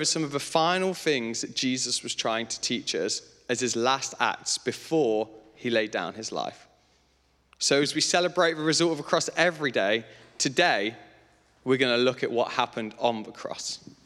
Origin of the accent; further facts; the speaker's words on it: Leicester, East Midlands, United Kingdom; accent: Leicester; I'm from Leicester. So I apologize for the horrendous accent, because nobody goes, oh, I'd like a Leicester accent.